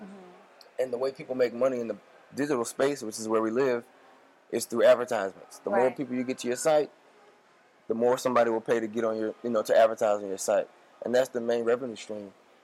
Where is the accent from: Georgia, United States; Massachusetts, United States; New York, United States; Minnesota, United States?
Georgia, United States; Atlanta; We grew up in Atlanta together